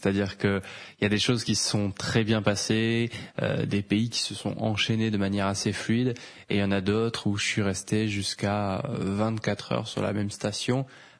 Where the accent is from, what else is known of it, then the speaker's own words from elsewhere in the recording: Toulouse, Occitanie, France; il ne savait pas que je venais de Toulouse